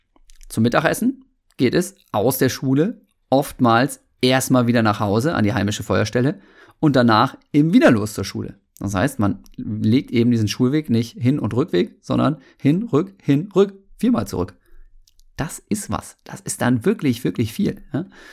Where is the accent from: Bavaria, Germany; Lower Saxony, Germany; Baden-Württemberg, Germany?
Lower Saxony, Germany; Osnabrück; ich bin ja in Osnabrück aufgewachsen, ne?